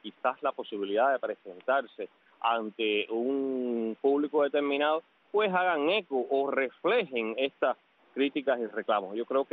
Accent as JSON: {"language": "Spanish", "country": "Cuba", "said": "nosotros que somos cubanos"}